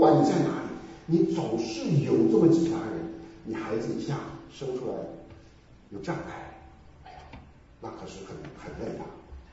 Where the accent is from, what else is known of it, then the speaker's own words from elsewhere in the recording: China; now in Houston, United States; 学区啊，我们在休斯顿这些老美傻得很，他们要想各种各样的办法把那个学区弄好。其实我们中国人看着心里发笑